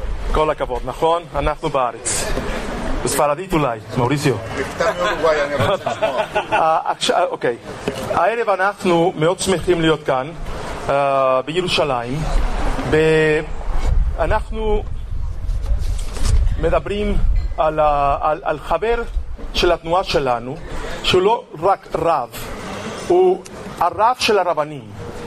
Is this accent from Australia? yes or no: no; Mexico; accent: North American; Hebrew is a second language; אני ממקסיקו, אתה מאורוגוואי, יש הבדל. והמבטע שלי לא דרום אמריקאי, אני צפון אמריקאי